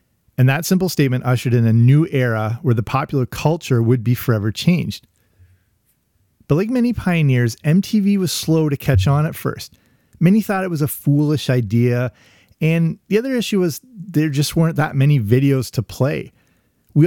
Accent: England, United Kingdom; also born or lived in Canada; I grew up in England, between Canada and England. So as many of my childhood memories are based in England as they are in North America.

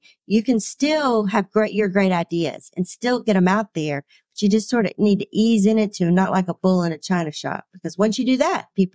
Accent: Atlanta, Georgia, United States; Well, growing up for me, I'm from South Atlanta, and fried chicken, homemade biscuits, all that good stuff, fresh vegetables in the summer.

